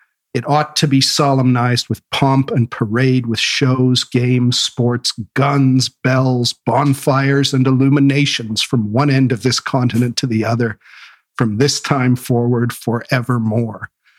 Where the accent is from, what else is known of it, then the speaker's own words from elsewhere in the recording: Canada; Yeah, it took me a while as a Canadian to adjust to the 4th of July because it had not been on the menu growing up. Canada Day is on the 1st of July, so close enough.